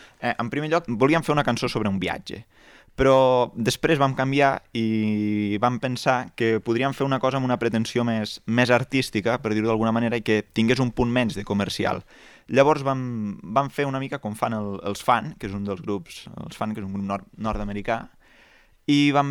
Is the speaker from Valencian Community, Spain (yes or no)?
no; Catalonia, Spain; reivindicar també que som d'aquí, que som de les Garrigues i que som de Lleida